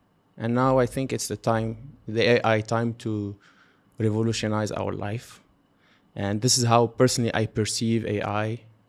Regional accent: Tunisia; I'm from Tunisia. We are actually both Tunisian.

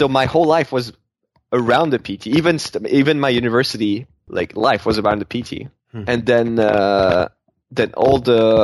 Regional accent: France; Had my my parents came to Paris. That was in my home country, so that was easier for them to join.

